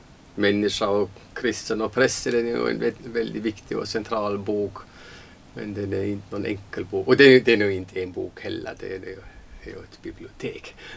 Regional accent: Baden-Württemberg, Germany; Swedish is a second language; now in Sweden; vi flyttade från Waldön till Oberaisersheim i Tyskland och det ena är alltså Baden, man talar alltså en dialekt som heter Badisch och sen flyttade vi över gränsen till en dialekt som heter Schwäbisch.

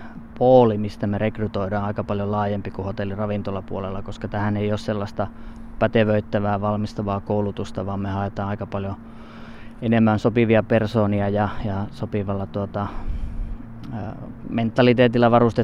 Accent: Sodankylä, Lapland, Finland; Kyllä, sieltä olen kotoisin ja siellä vanhemmat vielä elelee, entiset yrittäjät, nykyiset eläkeläiset.

